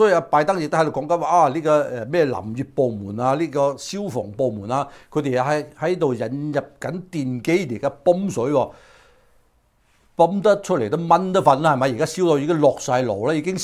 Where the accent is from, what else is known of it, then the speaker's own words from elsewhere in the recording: California, United States; 所以我哋自己加州人嚟講啦或者係我哋美國人嚟講嘅話咧